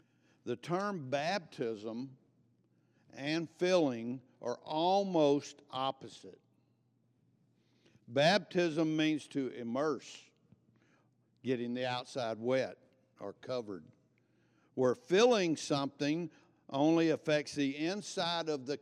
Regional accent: Texas, United States; because I was raised in Texas and there was a lot of United Pentecostals around me, even in my job.

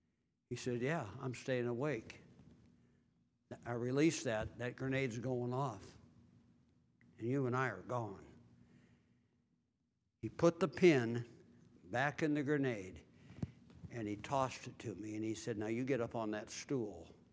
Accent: Bellevue, Washington, United States; I told him I was from Bellevue, Washington.

